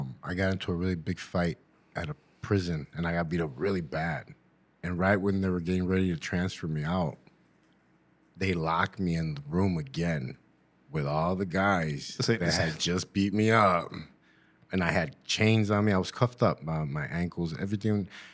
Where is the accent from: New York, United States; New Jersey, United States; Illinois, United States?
Illinois, United States; Chicago; You know, growing up in Chicago, the way I grew up, were you know they were moving me around so much.